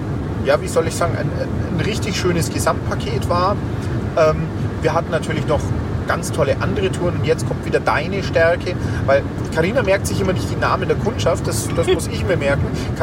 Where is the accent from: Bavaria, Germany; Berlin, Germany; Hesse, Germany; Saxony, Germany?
Bavaria, Germany; Augsburg; so als Bayern als Augsburger nicht unbedingt verstehen